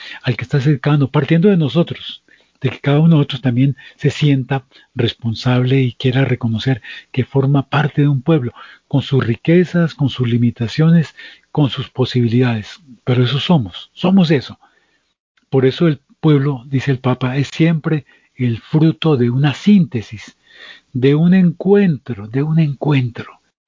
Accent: Colombia; como colombianos somos mucho más que antioqueños, pastusos, costeños, santanderianos, cachacos, llaneros, del Pacífico, del Amazonas

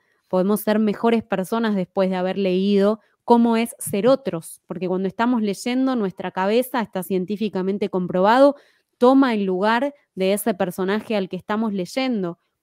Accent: Argentina; aunque en mi país, en Argentina, no estaba tan difundido

